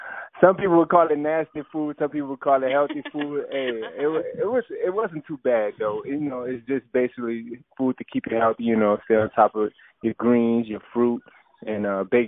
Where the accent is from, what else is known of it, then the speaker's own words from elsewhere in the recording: Desaulniers, Louisiana, United States; Well, I'm originally from a little country town in Louisiana called Desaulniers.